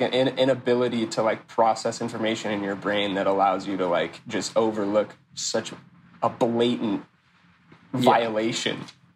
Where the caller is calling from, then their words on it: Costa Mesa, California, United States; I am at my house in Costa Mesa, California.